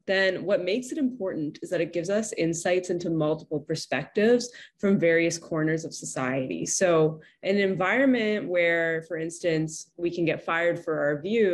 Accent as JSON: {"language": "English", "country": "Canada", "said": "Yeah, so as a Canadian law student, I would have previously said that the United States is quite impressive in terms of free speech protections"}